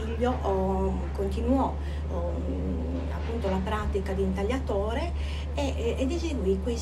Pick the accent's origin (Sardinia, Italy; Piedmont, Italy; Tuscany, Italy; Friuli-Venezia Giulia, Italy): Sardinia, Italy; Orani; sono di Orani e mi sono laureata a Firenze.